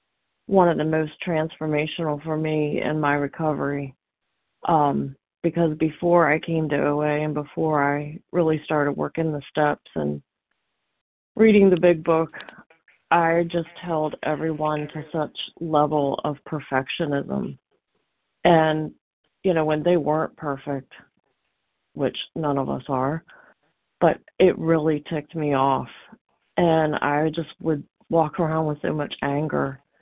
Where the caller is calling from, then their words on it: Virginia, United States; from Virginia.